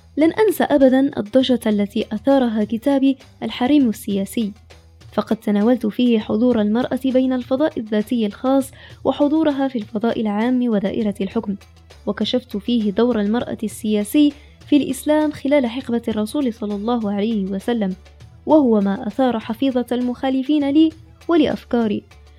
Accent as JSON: {"language": "Arabic", "town": "Fez", "region": "Fez-Meknes", "country": "Morocco", "tie": "born or raised there", "said": "عشت طفولتي في مدينة فاس في شارع يوجد قبالة جامع القرويين"}